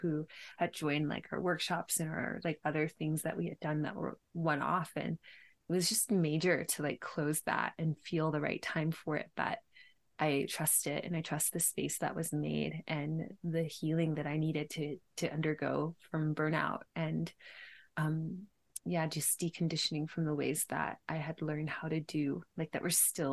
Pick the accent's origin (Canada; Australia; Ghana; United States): United States; Memphis, Tennessee; also born or lived in Knoxville; Well, yeah. So I grew up in Memphis, Tennessee. So I'm actually from the Mississippi River, like that area, right where Tennessee and Mississippi touch.